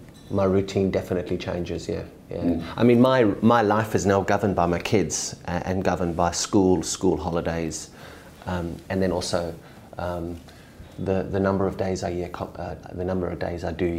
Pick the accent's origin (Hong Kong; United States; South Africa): South Africa; I am South African